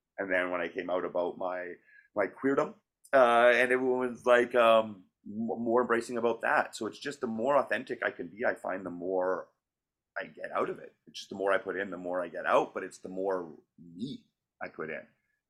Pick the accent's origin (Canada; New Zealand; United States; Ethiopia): Canada; Alberta; growing up in Alberta, maybe it was I wasn't part of the scene there and wasn't fully me.